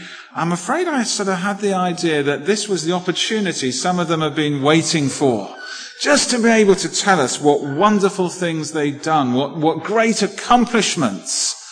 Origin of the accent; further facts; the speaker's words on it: England, United Kingdom; Now, maybe it's just because I'm English